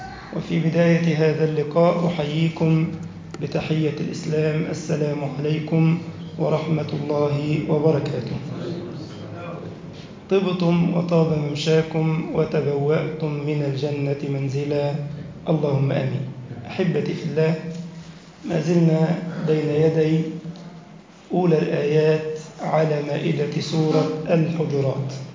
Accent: Egypt; اللهم اجعل بلدنا مصر أمنا أمانا سخاء رخاء

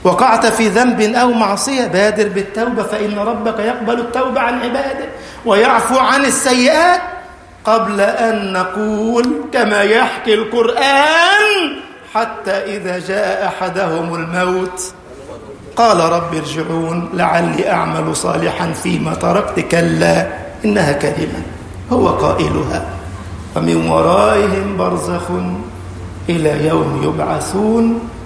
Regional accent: Egypt; اللهم اجعل بلدنا مصر أمنا أمانا

